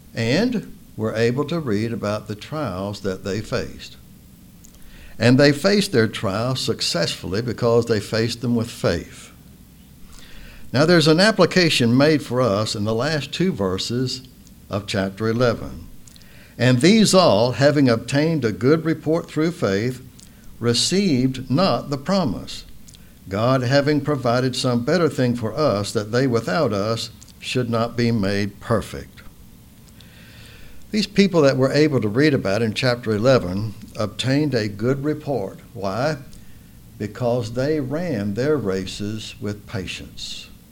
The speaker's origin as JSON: {"language": "English", "region": "Florida", "country": "United States", "said": "Well, I'm from Florida, so I'm not used to climbing mountains"}